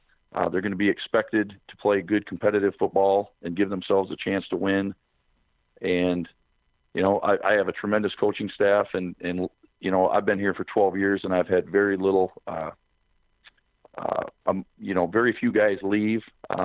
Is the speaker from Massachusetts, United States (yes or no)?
no; Coleman, Texas, United States; and I grew up in Coleman myself, so I knew what Midland, you know, high school was all about